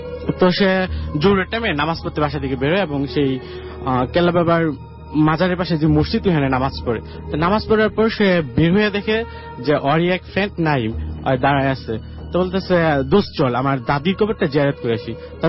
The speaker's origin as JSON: {"language": "Bangla", "town": "Gazipur", "region": "Dhaka Division", "country": "Bangladesh", "said": "গাজীপুর থেকে আসছি।"}